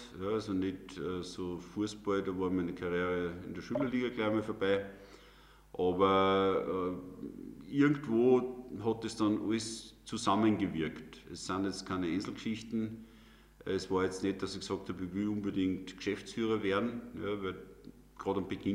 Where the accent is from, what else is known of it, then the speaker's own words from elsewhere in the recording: Bad Schallerbach, Upper Austria, Austria; sprich ich bin in Bad Schollerbach, wo ich aufgewachsen bin